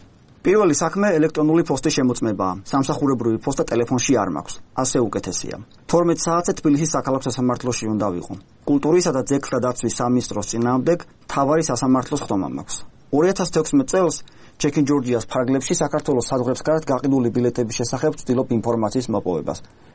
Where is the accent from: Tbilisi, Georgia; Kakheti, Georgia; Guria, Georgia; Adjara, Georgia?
Adjara, Georgia; Keda; სადაც ჩემი ბავშვობის მეგობრებთან ერთად ჩატი გვაქვს გამართული ჩვენთვის. ყველანი ქედიდან აჭარიდან მოვდივართ და მთელი ბავშვობა ერთად გვაქვს გატარებული.